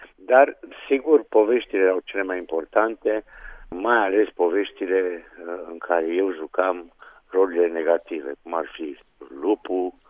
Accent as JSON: {"language": "Romanian", "town": "Brașov", "region": "Brașov County", "country": "Romania", "tie": "born or raised there", "said": "M-am născut la Brașov, chiar în centrul Brașovului"}